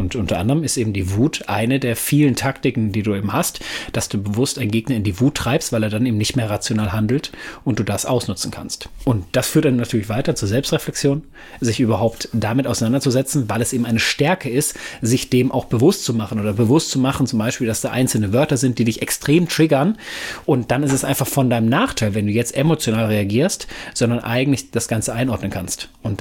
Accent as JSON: {"language": "German", "region": "North Rhine-Westphalia", "country": "Germany", "said": "Ich komme ja ursprünglich aus dem Pott"}